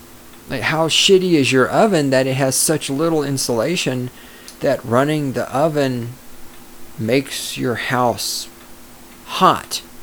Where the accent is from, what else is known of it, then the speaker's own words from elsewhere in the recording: the South, United States; You just called all Southerners racist. And I'm a Southerner